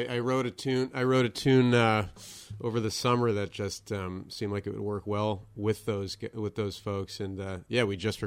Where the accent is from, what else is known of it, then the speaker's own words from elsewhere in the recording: Connecticut, United States; also born or lived in Louisiana; now in Berkshires, United States; Well, I grew up in Connecticut. I moved around a whole lot between there and here.